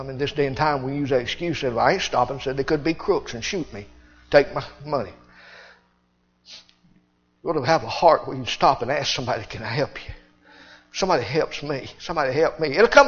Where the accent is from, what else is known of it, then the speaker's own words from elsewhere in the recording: United States; I love Monroe. I'm glad I'm an American.